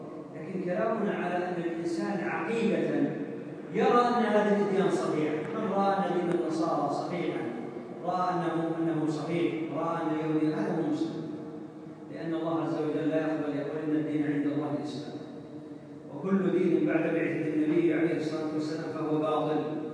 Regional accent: Saudi Arabia; يعني عندنا في السعودية الذين فجروا عندنا وحملوا السلاح

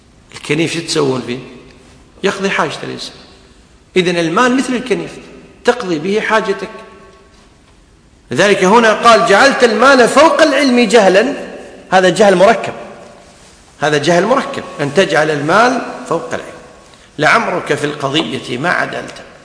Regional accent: Kuwait; وعندنا بالكويت مثل يقول

